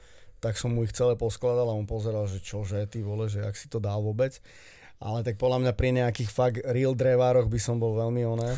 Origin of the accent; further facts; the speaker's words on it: Spišské Tomášovce, Košice Region, Slovakia; Som zo Spišských Tomášovec. Tam som prežil prvých 12 rokov života.